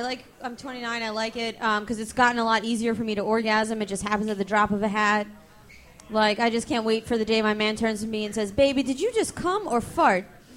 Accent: Brooklyn, New York, United States; Brooklyn.

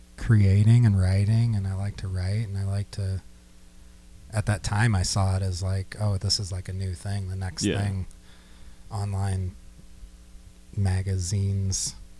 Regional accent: Elkhart, Indiana, United States; I don't disdain it, but it's just part of my past. I love going back there. I love Indiana.

